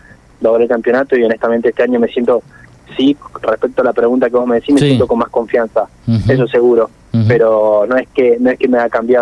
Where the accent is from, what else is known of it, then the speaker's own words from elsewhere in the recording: El Viso, Argentina; yo soy de Elviso, pero obviamente que yo me siento local, 100% local. Si bien está a 50 kilómetros de mi casa, me siento más local que nunca